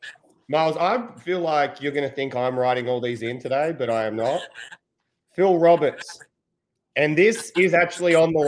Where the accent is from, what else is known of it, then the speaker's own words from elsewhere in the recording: Australia; This is my one gripe as an Australian.